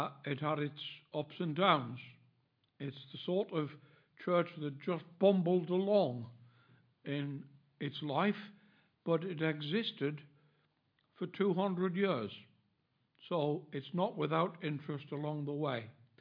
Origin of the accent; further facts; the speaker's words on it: North East England, United Kingdom; born there; This is my native county. I was born in County Durham.